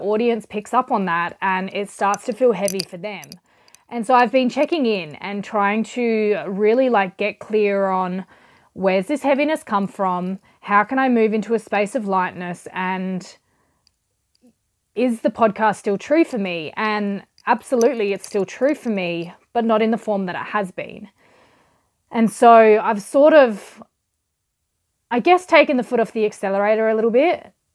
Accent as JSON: {"language": "English", "town": "Adelaide", "region": "South Australia", "country": "Australia", "tie": "born or raised there", "said": "Adelaide wasn't going to be home anymore. Still absolutely my hometown, but it wasn't home anymore."}